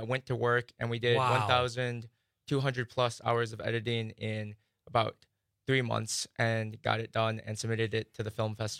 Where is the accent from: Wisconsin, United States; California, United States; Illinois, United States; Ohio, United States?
Wisconsin, United States; Beloit; I'm from Beloit. We have a little parkour group down there called Siegfried.